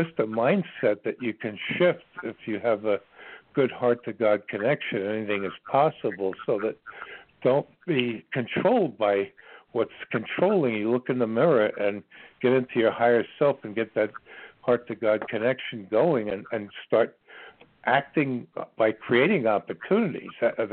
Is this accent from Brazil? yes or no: no; New York, United States; I'm from Long Island originally, too.